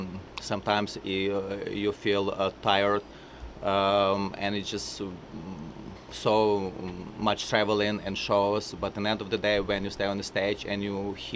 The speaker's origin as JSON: {"language": "English", "town": "Lviv", "region": "Lviv Oblast", "country": "Ukraine", "second_language": "English", "said": "I'm from Ukraine, and I started in a circus school when I was 8 years old. My parents, they are not circus performers, so this only me, crazy in the family. Yeah, so I'm from a town on the west of Ukraine"}